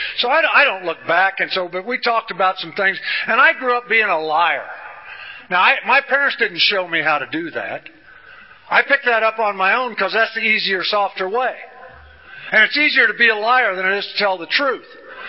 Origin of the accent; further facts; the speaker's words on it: Danville, Illinois, United States; born there; See, I come from a good home. I was born in Danville, Illinois.